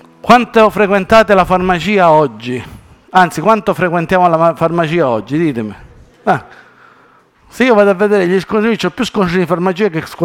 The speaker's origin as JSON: {"language": "Italian", "town": "Cosenza", "region": "Calabria", "country": "Italy", "tie": "born or raised there", "said": "anche se me ne vado a Cosenza, al mio paese, mi affaccio e vedo le montagne della Sila, belle, con tutto quel verde lì."}